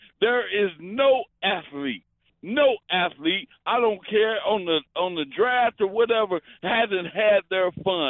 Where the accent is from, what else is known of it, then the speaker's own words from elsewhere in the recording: Houston, Texas, United States; I'm from Houston.